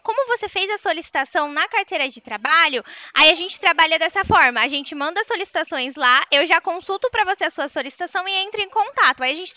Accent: Araras, São Paulo, Brazil; Eu sou de Araras, da Poupa Cred de Araras.

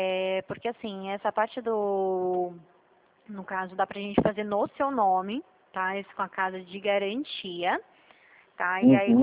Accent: São Paulo, Brazil; Ipiranga, eu sou daí também, eu nasci aí, eu nasci na Zona Norte, nasci aí em Tremembé.

